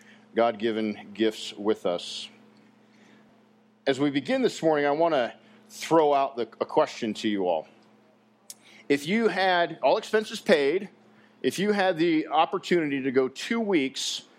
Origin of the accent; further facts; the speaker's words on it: Colorado, United States; I was born and raised in Colorado and spent a lot of time in the mountains, loved the mountains, was in Boy Scouts